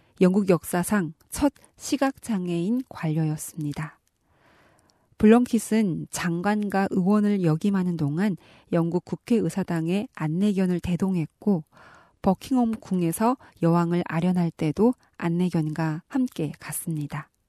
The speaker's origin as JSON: {"language": "Korean", "country": "North Korea"}